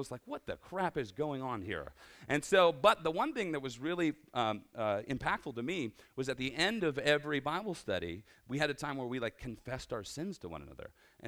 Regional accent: Erie, Pennsylvania, United States; I grew up in Erie, PA, and I grew up about 10 blocks from downtown.

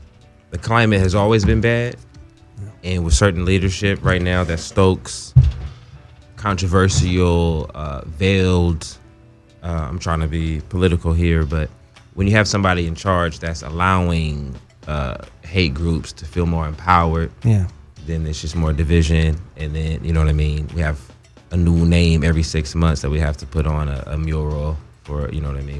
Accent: Los Angeles, California, United States; Specifically Baldwin Hills.

